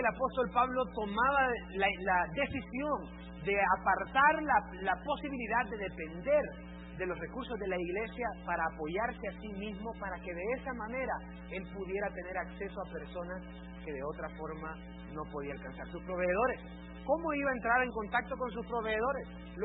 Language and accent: Spanish; Tegucigalpa, Francisco Morazán, Honduras; la ciudad de Tegucigalpa, de donde soy nativo